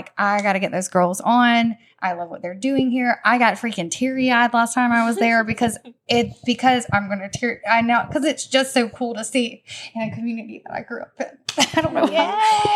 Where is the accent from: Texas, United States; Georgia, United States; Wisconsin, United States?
Georgia, United States; Tybee Island; I grew up near Tybee, but I grew up coming to Tybee regularly.